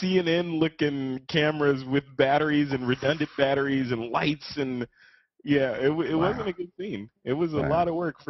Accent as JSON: {"language": "English", "town": "Chicago", "region": "Illinois", "country": "United States", "said": "So I'm a Midwestern boy, right? So I'm out of Chicago initially. That's where I was coming from. So I'm from the Midwest, which, you know, was boring, you know, in a lot of ways."}